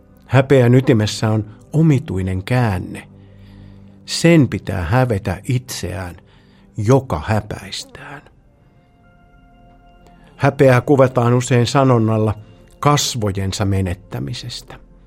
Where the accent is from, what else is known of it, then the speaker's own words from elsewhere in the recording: Mikkeli, South Savo, Finland; olen Mikkelistä.